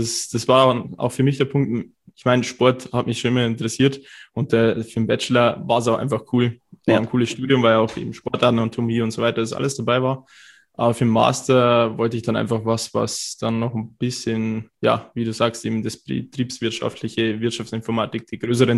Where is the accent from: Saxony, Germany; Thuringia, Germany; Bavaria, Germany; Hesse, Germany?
Bavaria, Germany; Cham; Ich komme aus Cham, das ist so 2 Stunden fast weg